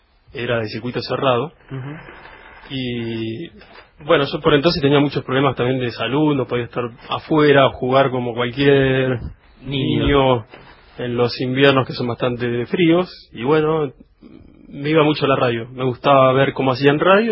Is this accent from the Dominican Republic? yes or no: no; Deró, Buenos Aires Province, Argentina; Bueno, yo soy de Deró, provincia de Buenos Aires.